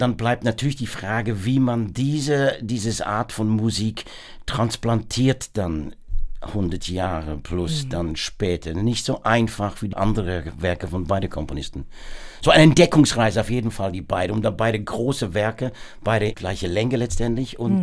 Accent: Worcester, West Midlands, United Kingdom; German is a second language; now in Germany; ich bin natürlich in Worcester aufgewachsen.

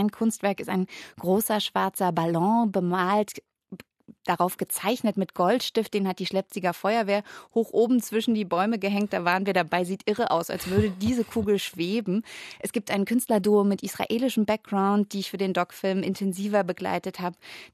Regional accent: Brandenburg, Germany; Ich komme nämlich selbst aus dem Spreewald

